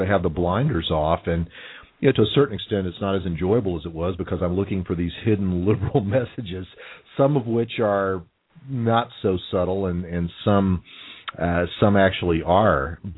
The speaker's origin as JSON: {"language": "English", "region": "Texas", "country": "United States", "said": "And, you know, as a Texan, I'm wondering, who talks that way?"}